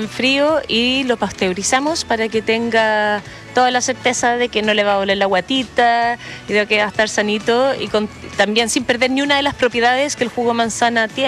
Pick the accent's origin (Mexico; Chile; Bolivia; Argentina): Chile; Valdivia, Los Ríos; Somos de Valdivia